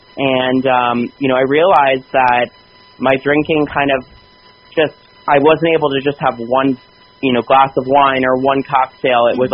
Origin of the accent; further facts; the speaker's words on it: Morristown, New Jersey, United States; also born or lived in New York City; so I grew up in New York City in the Big Apple, and until I was about 5.5 years old. Then my family moved right outside of the city to Morristown, New Jersey.